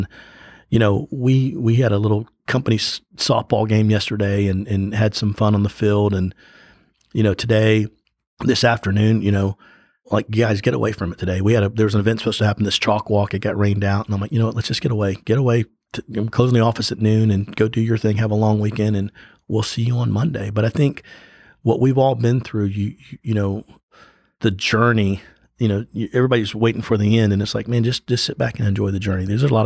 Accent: Humble, Texas, United States; I was very fortunate growing up in Humble, Texas, to have coaches that believed in me.

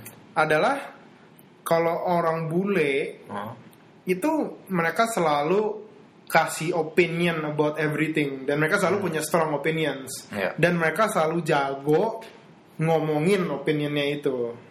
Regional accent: Indonesia; kita kan sebenarnya physically dari kayak ras yang sama lah gitu kan, sama-sama Batak gitu. Dan maksudnya sama-sama orang Indonesia gitu-gitu.

